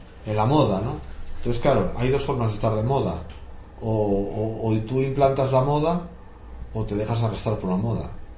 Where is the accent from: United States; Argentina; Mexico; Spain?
Spain; San Sebastián, Basque Country; A mí San Sebastián no soy profeta en mi tierra